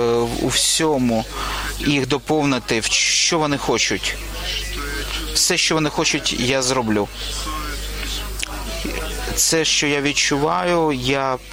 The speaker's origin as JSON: {"language": "Ukrainian", "town": "Novosibirsk", "region": "Novosibirsk Oblast", "country": "Russia", "said": "Я з Новосибірська."}